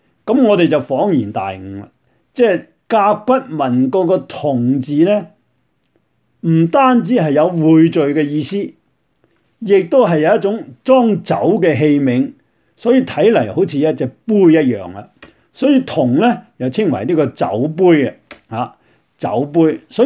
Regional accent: China; 大同嘅社会系不朽我哋中国人政治嘅理想。

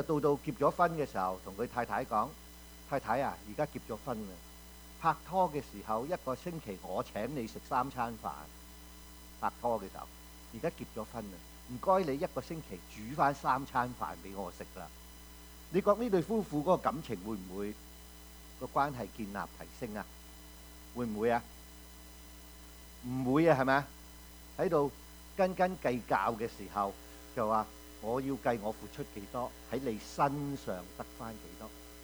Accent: China; 我们中国人很懂打算盘的，我们精打细算的

